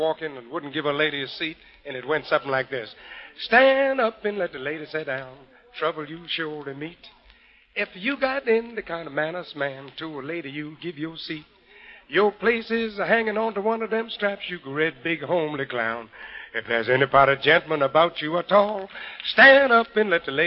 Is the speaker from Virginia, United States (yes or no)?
yes; Richmond, Virginia, United States; Well, it was back in my hometown in Richmond, Virginia. I used to shell peas for 2 cents a quart.